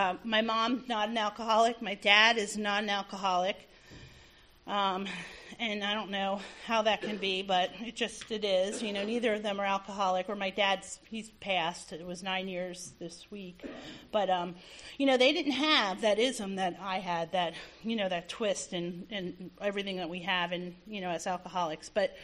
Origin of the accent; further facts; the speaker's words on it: New Jersey, United States; born there; And I was born in New Jersey. I came from a family that drank hard, and they played hard, worked hard, you know, played hard.